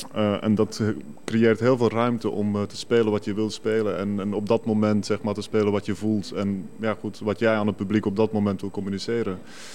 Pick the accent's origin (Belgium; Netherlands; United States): Belgium; En ik ben Belg zelf.